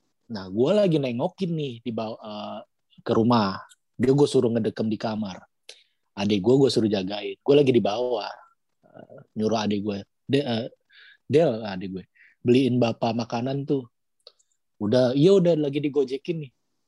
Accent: Jakarta, Indonesia; jadi gue ada darah Jawanya, cuman karena gue lahir dan besar di Betawi, gue gak bisa bahasa Jawa.

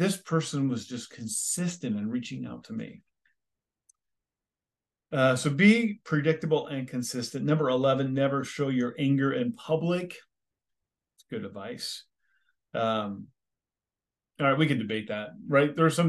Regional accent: California, United States; Of course, I'm from California and we have moved to the South, the Tuscaloosa, home of the University of Alabama.

